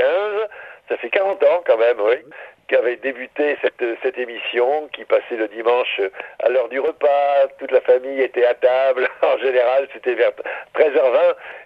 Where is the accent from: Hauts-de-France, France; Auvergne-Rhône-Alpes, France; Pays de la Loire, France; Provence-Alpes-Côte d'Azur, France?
Hauts-de-France, France; Oui, je suis un ch'ti de pure souche, pas de père et mère, et très attaché à ma région